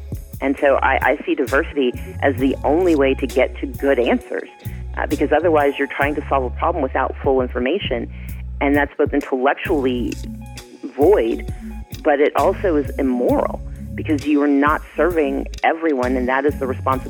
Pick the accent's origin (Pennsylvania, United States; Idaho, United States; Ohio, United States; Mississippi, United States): Mississippi, United States; I grew up poor in Mississippi.